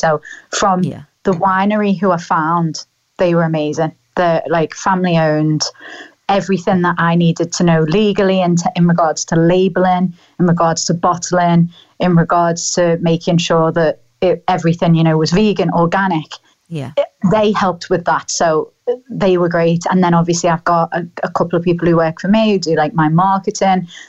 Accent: Liverpool, North West England, United Kingdom; I'm from Liverpool

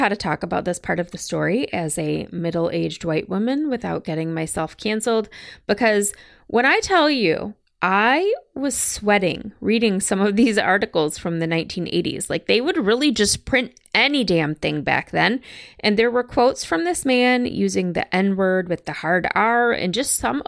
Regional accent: Lansing, Michigan, United States; which is roughly a 2 or so hour drive southwest of my hometown, Lansing.

